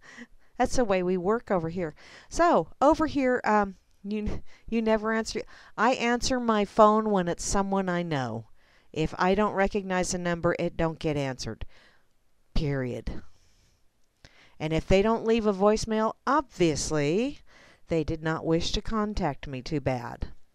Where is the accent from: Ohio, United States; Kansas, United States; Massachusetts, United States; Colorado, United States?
Kansas, United States; I'm from Kansas. What do you expect?